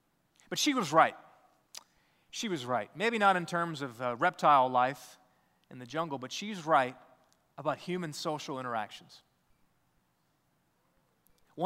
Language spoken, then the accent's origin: English; Sierra Leone; I grew up in West Africa, in the country of Sierra Leone